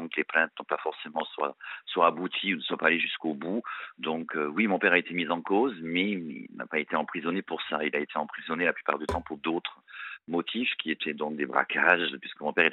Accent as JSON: {"language": "French", "town": "Strasbourg", "region": "Grand Est", "country": "France", "said": "Non. Alors non, pas parisienne. Hein. Donc, on vient de Strasbourg. Je suis alsacien à la base. Donc, je suis né dans un petit village alsacien."}